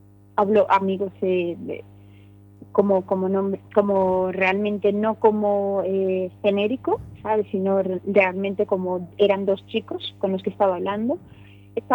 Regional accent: Venezuela; moved away; Cuando me encuentro en España como una mujer migrante y empiezo a ver que la lectura que hacen las personas de mí es diferente a la que se hacía en mi país de origen, en Venezuela

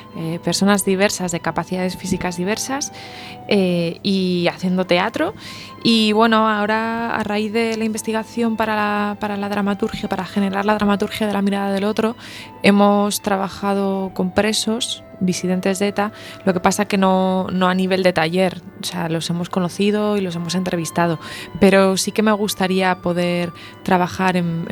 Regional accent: Valladolid, Castile and León, Spain; Que soy de Valladolid también.

